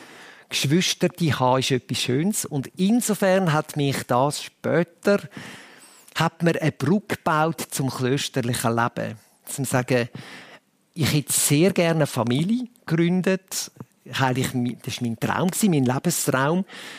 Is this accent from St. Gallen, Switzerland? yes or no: yes; Eschenbach, St. Gallen, Switzerland; also born or lived in Appenzell; komme aus einem, ich sage jetzt mal, heute ist es kein Bauerndorf mehr, Eschenbach, aber damals, oder vor allem Bürg, das Dörfli, wo ich herkomme, mit 120 Leuten, das war wirklich heile Welt.